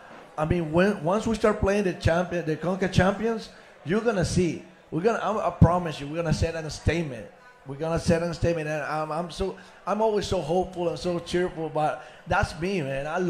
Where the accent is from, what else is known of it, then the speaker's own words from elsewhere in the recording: Ecuador; English is a second language; You know, I'm from Ecuador.